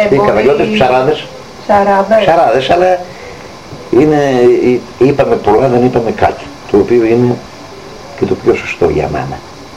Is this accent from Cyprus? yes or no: no; Istanbul, Turkey; Εγώ είμαι από Κωνσταντινούπολη.